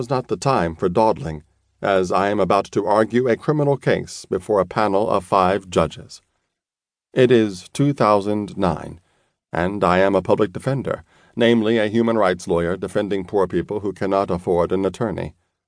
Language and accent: English; Paris, Île-de-France, France; My accent is sometimes hard to place, as I grew up in Paris in a bilingual environment.